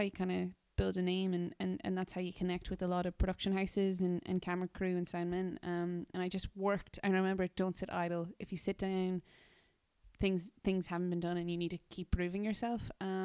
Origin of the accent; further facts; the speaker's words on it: United States; born there; given I was born in the States, I always kind of wanted to make my way back and wanted to take a chunk out of the Big Apple